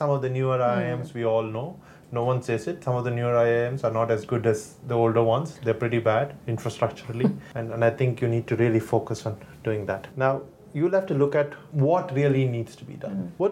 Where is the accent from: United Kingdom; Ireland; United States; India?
India; Tamil Nadu; I'm from Tamil Nadu. First 17 years of my life I spent in the state.